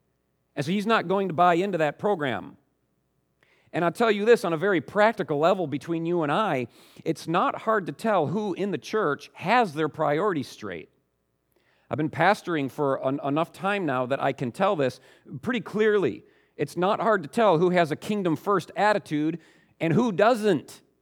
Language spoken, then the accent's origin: English; United States; And I'm also American, and I watch my culture.